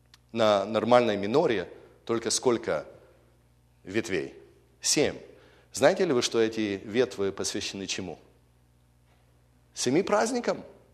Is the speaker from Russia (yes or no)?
no; Ukraine; Я вырос на Украине, где у нас много было баптистов, пятидесятников